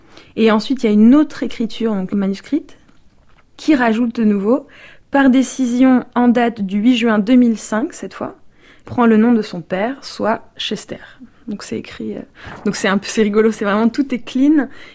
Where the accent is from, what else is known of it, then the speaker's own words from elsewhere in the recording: Nantes, Pays de la Loire, France; qui a fait du judo avec moi quand j'étais petite à Nantes